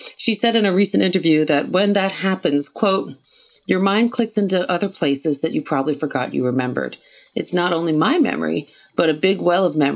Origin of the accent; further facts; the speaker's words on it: Happy Valley-Goose Bay, Newfoundland and Labrador, Canada; And I am an Inuk and Newfoundlander from Nunatsiavut. I grew up in Happy Valley Goose Bay in Labrador.